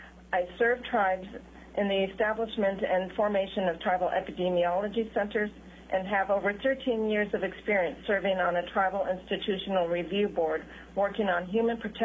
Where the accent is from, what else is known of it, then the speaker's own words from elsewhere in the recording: Kiana, Alaska, United States; Kayana is my hometown where my grandmother and a dean or namesake served as one of the first generation community health aides.